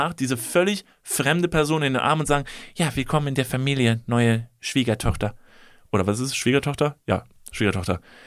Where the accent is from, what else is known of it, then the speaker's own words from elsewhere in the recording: Kevelaer, North Rhine-Westphalia, Germany; ich komme aus Kevel, ich kenne mich gut aus mit der Thematik.